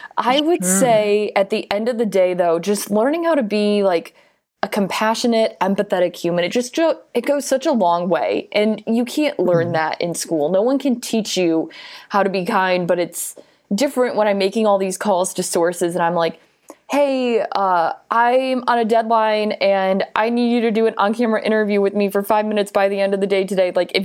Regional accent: Naperville, Illinois, United States; And it's different for me growing up in the Chicago suburbs, where in Naperville, there were 5 public high schools.

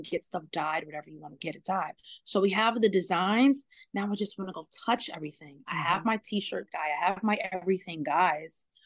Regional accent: New York, United States; Period. And I'm from New York.

